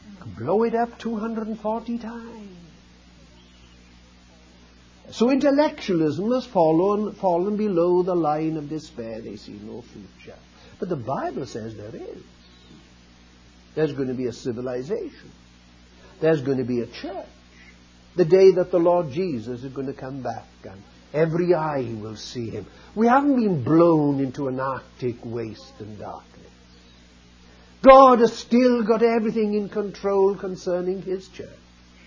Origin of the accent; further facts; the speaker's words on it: Wales, United Kingdom; As you know from my accent, I come from Wales.